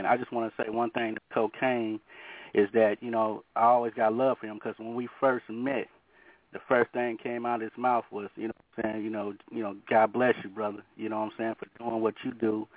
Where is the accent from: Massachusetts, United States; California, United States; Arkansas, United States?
California, United States; Oakland; when growing up, I grew up in Oakland. I've seen a lot of death. I've seen a lot of destruction. That was the birth of crack right there in Oakland.